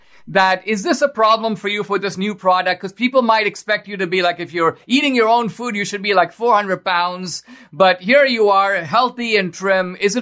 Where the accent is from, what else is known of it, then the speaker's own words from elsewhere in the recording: India; moved away as an adult; now in United States; growing up in India, I had never eaten a pancake. Neither had I eaten a waffle, by the way. Yeah, so I was probably 18 years old when I tasted my first pancake. And it was for me part of the American experience.